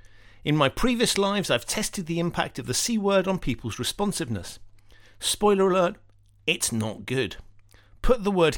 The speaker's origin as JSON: {"language": "English", "country": "United Kingdom", "said": "I'm British, so please make sure you read this blog in a quintessentially British accent."}